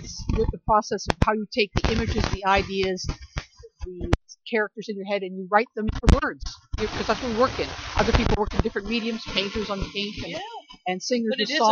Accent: Sydney, New South Wales, Australia; I'm from Sydney.

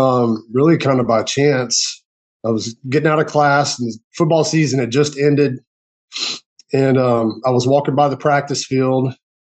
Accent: Alexandria, Louisiana, United States; It's only 45 minutes from where I grew up in Alexandria.

